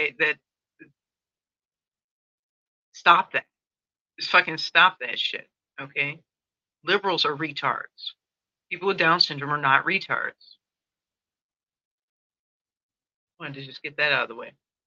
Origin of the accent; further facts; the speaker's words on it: Chicago, Illinois, United States; you know, I'm Gen X and I'm from Chicago.